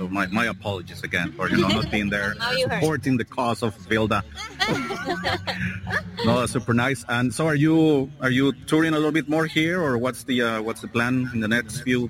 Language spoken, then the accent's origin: English; Mexico; now in Canada; I'm from Mexico